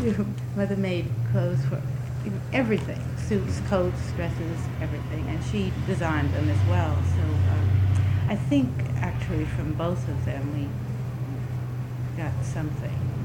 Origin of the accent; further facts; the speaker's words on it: Jamaica, New York, United States; also born or lived in Florida; No, I was born in Florida and stayed there 2 months and came to New York. Grew up in Jamaica, Long Island